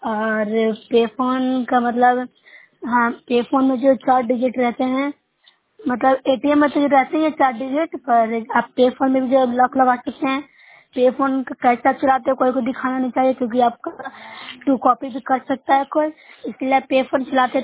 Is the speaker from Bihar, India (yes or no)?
yes; Bihar, India; मैं नौशहर ब्लॉक से हूँ, जिला नालंदा का निवासी हूँ।